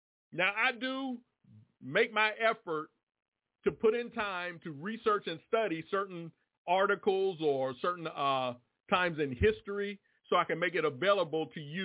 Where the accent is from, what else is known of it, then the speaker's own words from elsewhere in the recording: Washington, District of Columbia, United States; now in Durham, United States; Matter of fact, I come from Washington, D.C. That's where I lived previously before I came here to Durham.